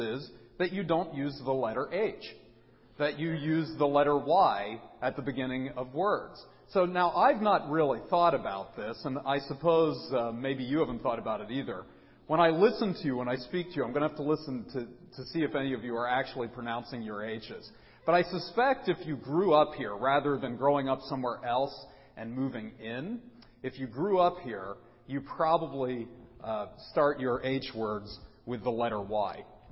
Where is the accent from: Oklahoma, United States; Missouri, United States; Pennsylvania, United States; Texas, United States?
Pennsylvania, United States; McAllisterville; moved away as an adult; also born or lived in Kansas; Well, I was born in Kansas, but as a lot of you realize, I was raised in McAllisterville, spent the years between the ages of approximately 4 and 18 in McAllisterville, and then made my exit to college